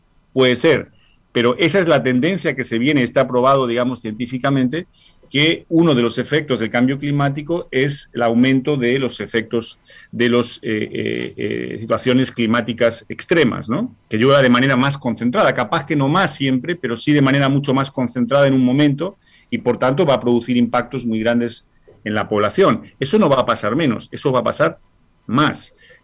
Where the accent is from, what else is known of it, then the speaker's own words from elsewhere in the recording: Colombia; moved away as an adult; now in Uruguay; Yo vengo de Colombia, llegué aquí el 1 de agosto